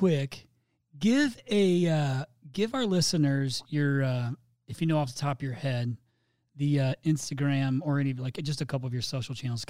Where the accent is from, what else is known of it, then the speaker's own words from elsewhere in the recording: Midwest, United States; I'm from the Midwest.